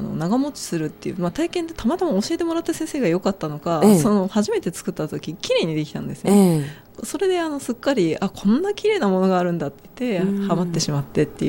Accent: Kanagawa, Japan; 某地元の神奈川県の某球団を応援してはいるんですが

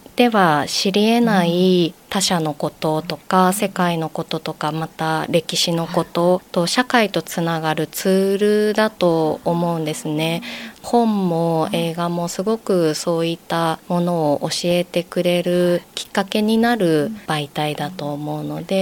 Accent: Fujisawa, Kanagawa, Japan; 藤沢育ちです。

